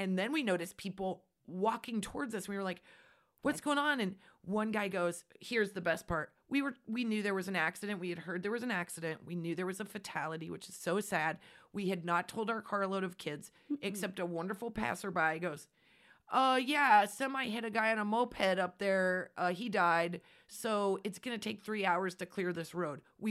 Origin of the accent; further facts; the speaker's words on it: Nebraska, United States; We are from Nebraska. We are from flat and open spaces. We have no business taking side roads to anything.